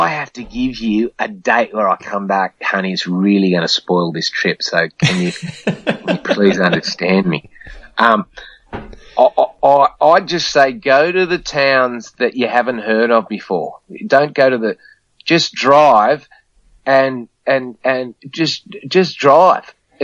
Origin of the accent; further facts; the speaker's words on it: Sydney, New South Wales, Australia; and they go, where are you from? And then you go, Sydney, and they go, oh, Sydney, scary place.